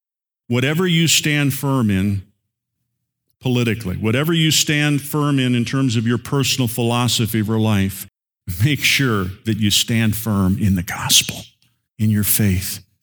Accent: Indiana, United States; born or raised there

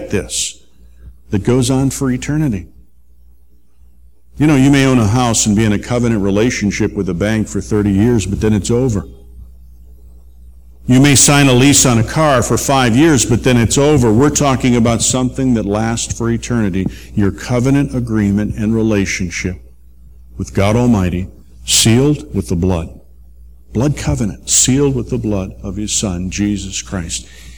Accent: Chicago, Illinois, United States; I grew up in the Chicago area, not far from O'Hare International Airport.

